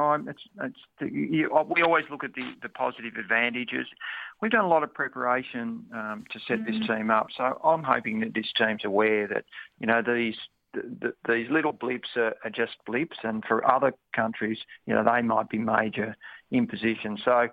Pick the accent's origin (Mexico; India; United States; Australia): Australia; Australians, we don't get caught up in that.